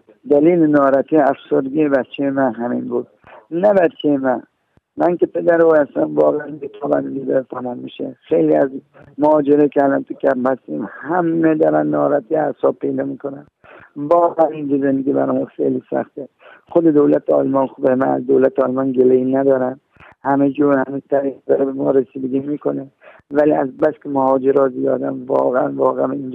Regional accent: Iran; من یک ایرانی هستم به اتفاق فرزندم حسین. به خاطر وضع اجتماعی ایران که واقعاً وضع آلوده ای داره، من خودم در ایران که زندگی میکردم احتیاط داشتم.

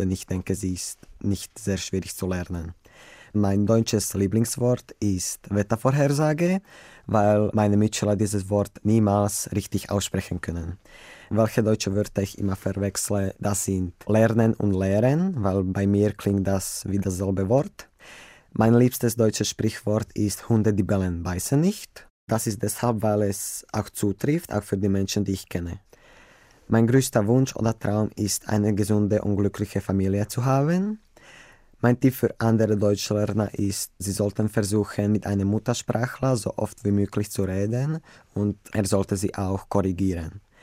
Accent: Slovakia; German is a second language; ich komme aus der Slowakei. Ich bin im Jahr 2001 geboren. Ich lerne Deutsch, weil es mir Spaß macht, neue Sprachen zu lernen.

